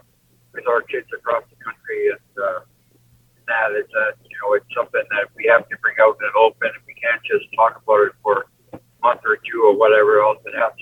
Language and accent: English; Rivers, Manitoba, Canada; growing up in Rivers in Manitoba and the Métis community